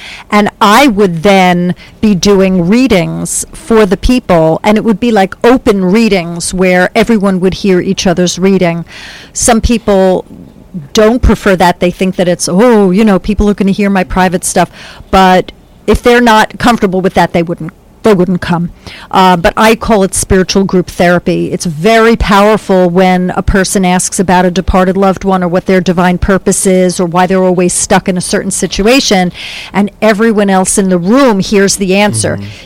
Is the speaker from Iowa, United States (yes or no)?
no; New York, United States; now in North Central New Jersey, United States; live in North Central Jersey, about 20 minutes away from campus. And I used to be a social worker. I grew up on Long Island, became a trained social worker